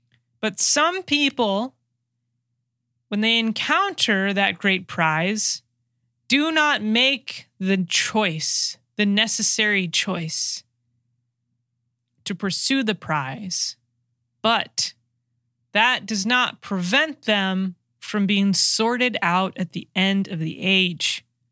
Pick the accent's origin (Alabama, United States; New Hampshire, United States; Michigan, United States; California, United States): California, United States; So I live in Iowa. I'm originally from California, so I don't have any family out here in the Midwest.